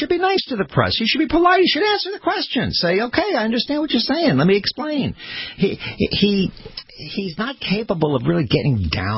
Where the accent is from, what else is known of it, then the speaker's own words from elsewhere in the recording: Brooklyn, New York, United States; He's a guy from Queens. I'm a guy from Brooklyn.